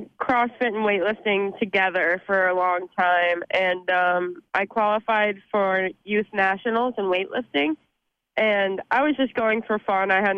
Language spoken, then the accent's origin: English; Rochester, Michigan, United States; I currently am actually moving to Berkeley, but I grew up in Rochester for the most part.